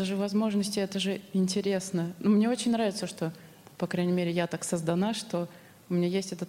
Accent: Stavropol, Stavropol Krai, Russia; я из Ставрополя.

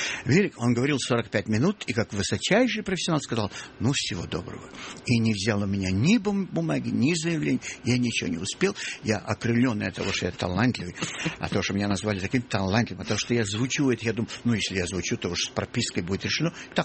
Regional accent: Odesa, Odesa Oblast, Ukraine; Я же приехал из Одессы

